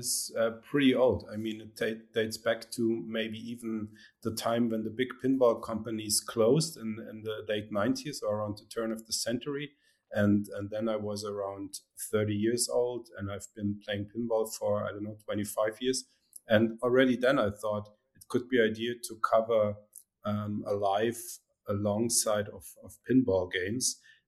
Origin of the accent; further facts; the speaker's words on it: Munich, Bavaria, Germany; English is a second language; So I grew up in Munich, another big city in Germany.